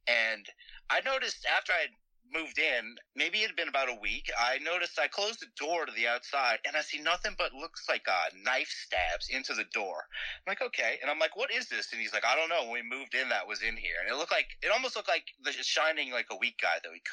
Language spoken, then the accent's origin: English; New Orleans, Louisiana, United States; This was in New Orleans. I'm from New Orleans originally.